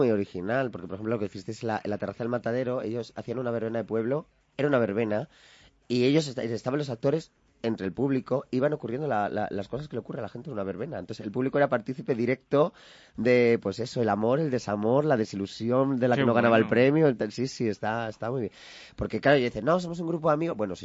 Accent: Madrid, Community of Madrid, Spain; yo soy madrileña, yo tengo toda la familia aquí

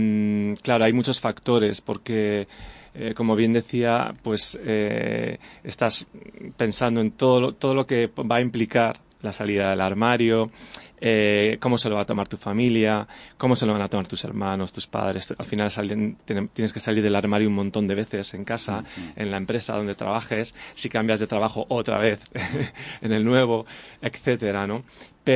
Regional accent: Spain; Hombre, todos venimos de, siendo españoles, venimos, tenemos la cultura judío-cristiana bastante todavía y nos influye bastante, ¿no?

